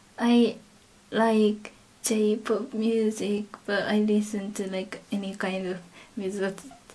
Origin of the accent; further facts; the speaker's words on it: Japan; English is a second language; I'm from Japan, and my hometown is near Mount Fuji. Actually, it's on the foot of Mount Fuji, and we have a very beautiful view of Mount Fuji and like it. But not so many people live in there. It's not city, or it's just countryside and really rural area.